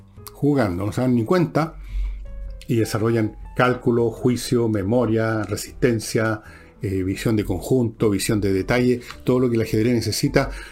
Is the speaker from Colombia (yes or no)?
no; Chile; Yo no soy norteamericano, soy chileno.